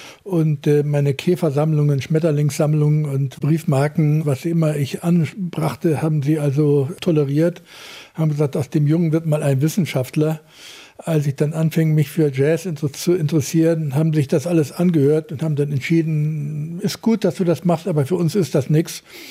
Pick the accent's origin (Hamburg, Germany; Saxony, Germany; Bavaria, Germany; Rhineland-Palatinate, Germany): Hamburg, Germany; born there; Ich bin zwar in Hamburg geboren, aber meine Eltern kommen aus anderen Teilen Deutschlands.